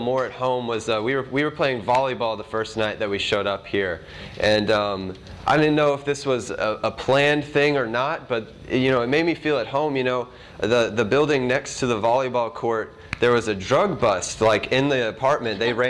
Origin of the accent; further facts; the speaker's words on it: Atlanta, Georgia, United States; I am from Atlanta, Georgia. I was born and raised over there. I go to Georgia State University.